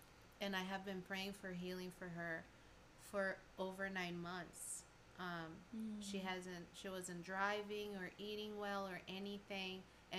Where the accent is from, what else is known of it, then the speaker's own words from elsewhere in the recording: Brazil; And, well, I am from Brazil.